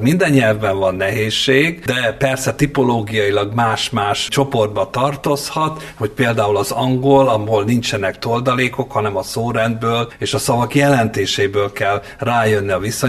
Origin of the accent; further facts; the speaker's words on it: Hungary; first language Hungarian; magyarok vagyunk, és az anyanyelvünket minél jobban ismerjük